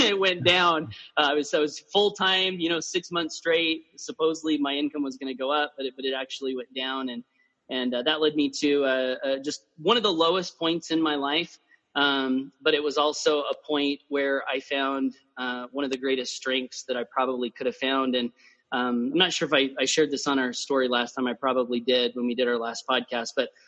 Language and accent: English; Blackfoot, Idaho, United States; I was raised in Southeast Idaho, a little town called Blackfoot, which is the potato capital of the world.